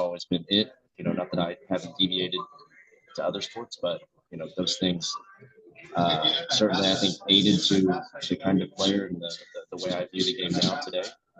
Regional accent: Dallas, Texas, United States; born and raised in Dallas, Texas.

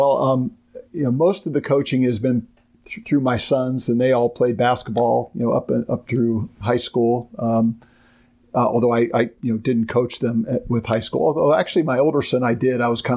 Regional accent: Dayton, Ohio, United States; as I mentioned, I grew up in Dayton

